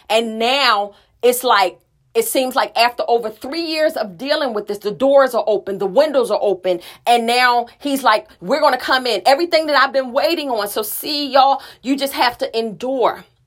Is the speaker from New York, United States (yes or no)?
no; Philadelphia, Pennsylvania, United States; I'm from Philly. I grew up in the heart of North Philadelphia. So there's a toughness deep down on the inside.